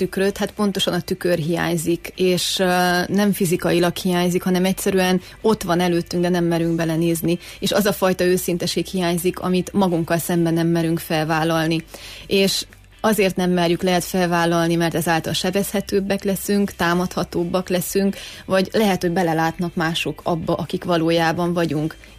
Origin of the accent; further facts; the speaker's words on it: Székely Land, Romania; mert ugye én székelyföldi vagyok